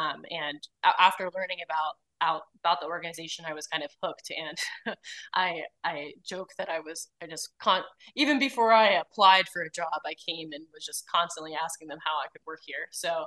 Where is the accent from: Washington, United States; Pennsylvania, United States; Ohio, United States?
Pennsylvania, United States; Mount Pleasant; Yeah, so I grew up in Mount Pleasant. Right now, our office is only about 20 minutes away from there.